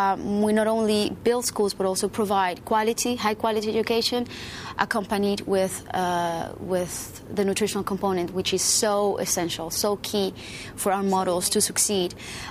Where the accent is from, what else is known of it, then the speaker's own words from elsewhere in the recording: Colombia; I grew up in Colombia. Colombia, yeah. Is a developing country where a lot of people don't have access to the most basic needs